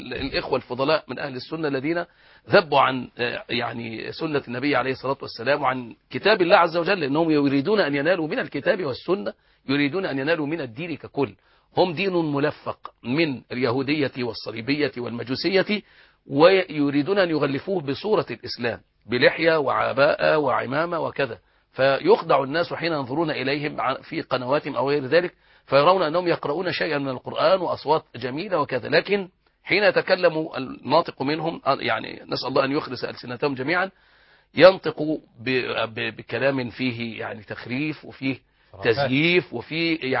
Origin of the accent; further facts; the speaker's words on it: Egypt; الناس عندها فطره ومحبين عندنا في مصر يعني